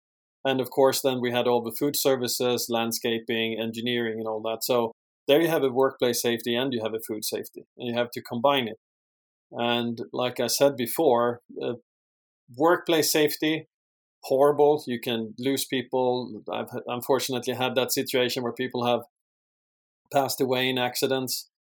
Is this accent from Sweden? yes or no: yes; Sweden; English is a second language; moved away as an adult; now in United States; I obviously born and raised in Sweden, hence the accent.